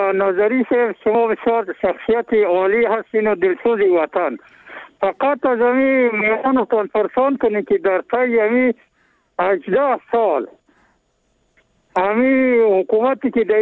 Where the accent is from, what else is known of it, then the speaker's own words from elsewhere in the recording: Jurm, Badakhshan, Afghanistan; بله بله از بدخشان هستم، از ولسوالی جرم